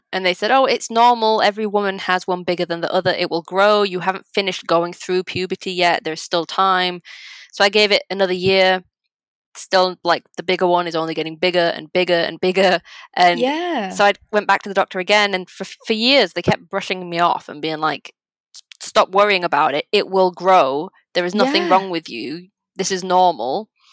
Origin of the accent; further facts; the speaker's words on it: England, United Kingdom; well, I'm English, I'm not Polish, so this doesn't relate to me.